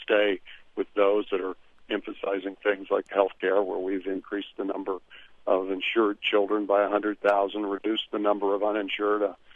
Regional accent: Midwest, United States; Believe it or not, I grew up in the Midwest, and I'm still a Chicago White Sox fan

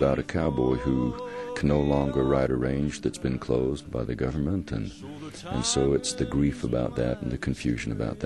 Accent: Lake Arrowhead, California, United States; I'm from Lake Arrowhead, California.

